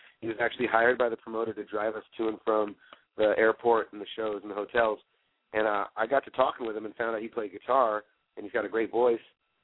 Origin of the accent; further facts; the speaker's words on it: California, United States; I'm from California, so is most of the band.